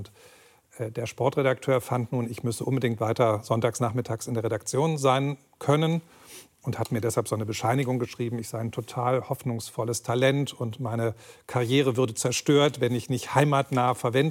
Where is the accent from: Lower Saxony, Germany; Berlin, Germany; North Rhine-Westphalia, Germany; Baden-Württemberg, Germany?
North Rhine-Westphalia, Germany; Solingen; Ich meine, ich bin in Solingen aufgewachsen, in der Nähe von Düsseldorf.